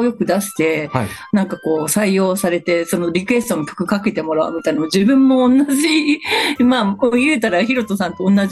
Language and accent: Japanese; Kansai, Japan; 私関西人なんですけど、